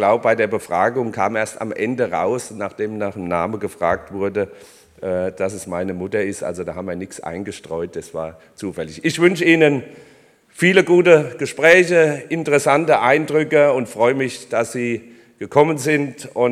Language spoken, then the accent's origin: German; Mainz, Rhineland-Palatinate, Germany; accent: Mainz dialect; Also das Mänzerische kommt noch ziemlich gut raus, auch bei mir. Aber versuchen Sie nicht, meinen Dialekt einzuordnen